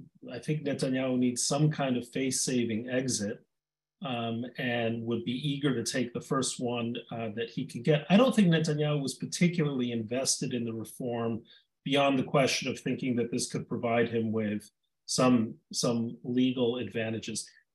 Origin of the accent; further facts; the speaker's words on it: Mexico; I grew up in Mexico, and this was much poorer than the worst poverty I'd ever seen in Mexico.